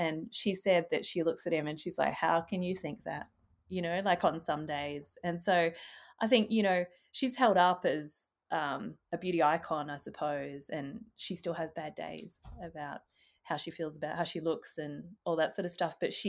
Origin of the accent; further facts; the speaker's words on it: Perth, Western Australia, Australia; I'm a Perth girl, I was born in Western Australia. I was born in 1977